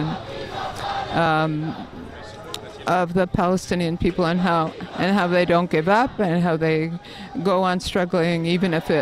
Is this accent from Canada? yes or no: yes; Montreal, Quebec, Canada; I'm 80 years old, which means, and I grew up in Montreal.